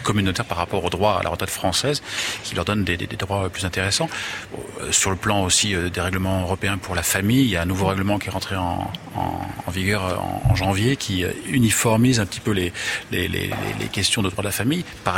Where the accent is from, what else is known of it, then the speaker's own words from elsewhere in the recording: France; now in Netherlands; moi je suis français, je habite aux Pays-Bas